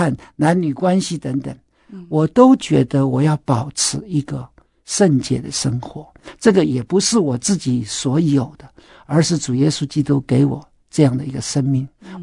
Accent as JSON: {"language": "Chinese", "country": "Taiwan", "tie": "born or raised there", "also_born_or_lived": "China", "said": "以后呢，我10岁来到台湾，那我是一个很普通的人"}